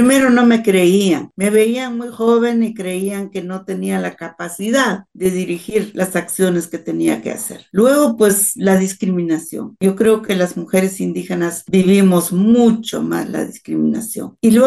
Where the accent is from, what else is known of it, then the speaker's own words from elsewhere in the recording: Guatemala; moved away; en Guatemala, en un bosque nuboso, donde conocimos el trabajo, conocimos la disciplina del tiempo, porque llueve mucho allá en mi tierra